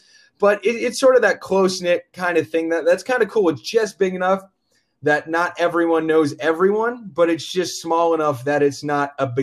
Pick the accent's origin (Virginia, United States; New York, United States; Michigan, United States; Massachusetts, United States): Massachusetts, United States; Well, first off, I'm a kid from Massachusetts.